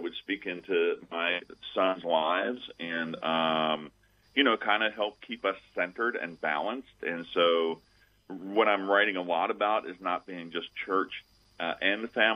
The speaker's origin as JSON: {"language": "English", "region": "Georgia", "country": "United States", "said": "I am from North Georgia, though, Northeast Georgia."}